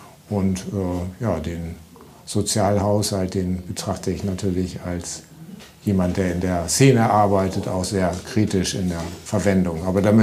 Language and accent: German; Bremen, Germany; weil das ja auch meine Heimat war, meine Heimatstadt.